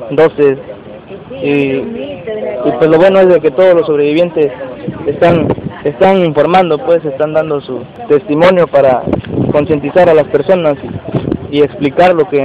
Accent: Mexico; somos ciudadanos mexicanos que queremos un futuro mejor para una familia

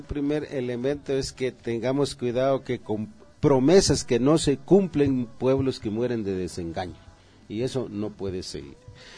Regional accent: Guatemala; Nosotros en el 2015, como pueblo, como guatemaltecos, nos dejamos llevar

